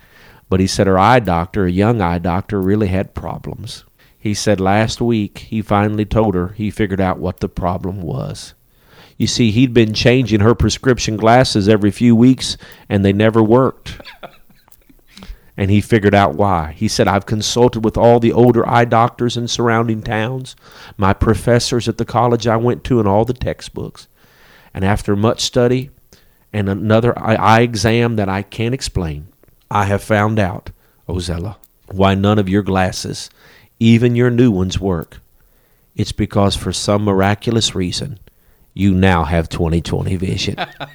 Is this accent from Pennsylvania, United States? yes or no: no; St. Louis, Missouri, United States; I come from St. Louis, a lot of good Italian food, but we don't have pepperoni rolls.